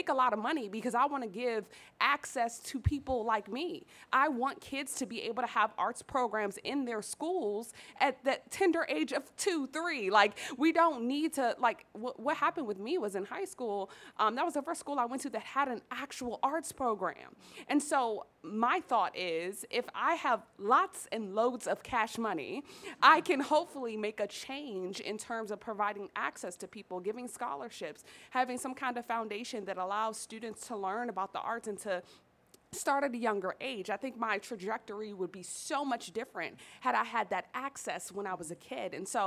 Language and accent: English; Washington, District of Columbia, United States; growing up in Southeast DC, growing up in the hood, growing up in the circumstances that I grew up